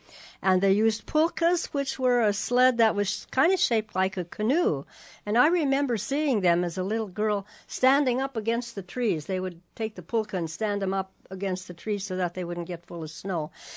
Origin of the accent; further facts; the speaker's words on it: Kautokeino, Troms og Finnmark, Norway; My hat tells me that I come from Kautokeino in northern Norway.